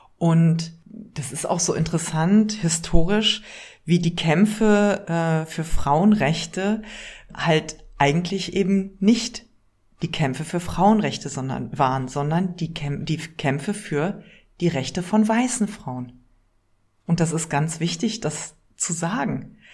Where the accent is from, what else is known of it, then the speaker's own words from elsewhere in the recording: West Germany, Germany; Ich bin in Westdeutschland aufgewachsen und als Konzept war Feminismus eigentlich ganz lange gar nicht Teil meines Lebens.